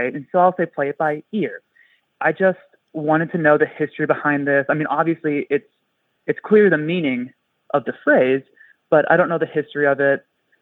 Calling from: Spokane, Washington, United States; I'm calling from Spokane.

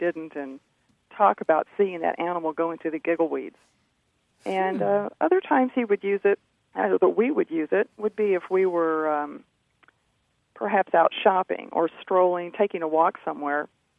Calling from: Indianapolis, Indiana, United States; I'm from Indianapolis.

